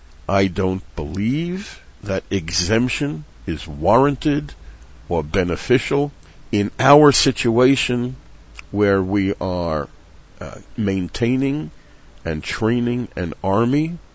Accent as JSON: {"language": "English", "country": "United States", "tie": "born or raised there", "said": "But I grew up in the United States."}